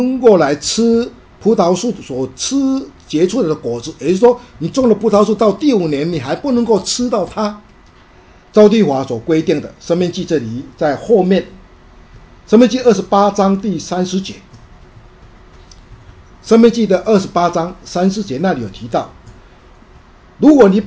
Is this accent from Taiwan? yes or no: yes; Taiwan; 跟我们中国人，台湾其实是台湾人，有很类似